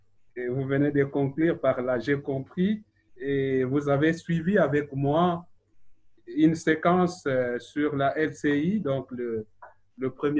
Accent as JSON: {"language": "French", "region": "Kinshasa", "country": "DR Congo", "said": "Moi, je suis du Congo, Kinshasa"}